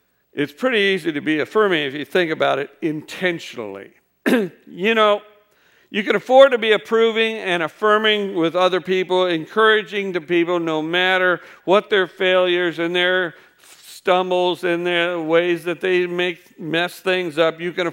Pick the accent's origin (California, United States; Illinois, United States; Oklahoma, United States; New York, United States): Illinois, United States; I grew up in Illinois. I come from farming stock. A lot of German background in that.